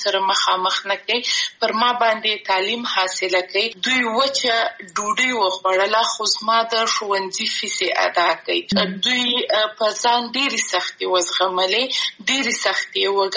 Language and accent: Pashto; Afghanistan